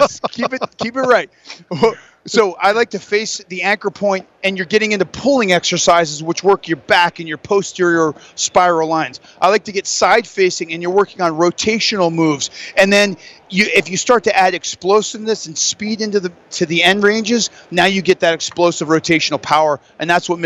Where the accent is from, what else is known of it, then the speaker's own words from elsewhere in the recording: Denver, Colorado, United States; I'm from Denver.